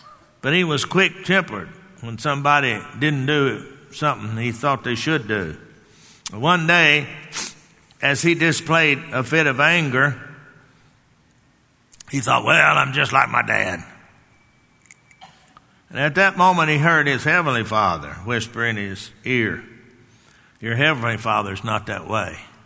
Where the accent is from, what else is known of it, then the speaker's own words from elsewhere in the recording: Texas, United States; because I come from Texas and those farmhouses had big porches, and my grandfather had one.